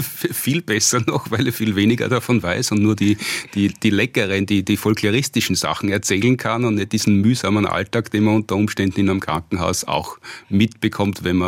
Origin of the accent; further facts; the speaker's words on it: Graz, Styria, Austria; born there; now in Vienna, Austria; Gebürtig aus Graz. … in Österreich weiß man, dass man dann aus der Steiermark kommt. Und bin aber schon mehr als mein halbes Leben in Wien ansässig.